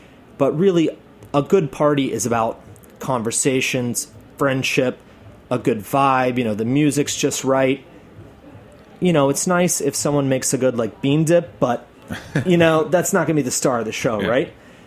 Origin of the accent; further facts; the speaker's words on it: Atlanta, Georgia, United States; okay, cool, I'm from Atlanta, how do you guys do your roll-ups up here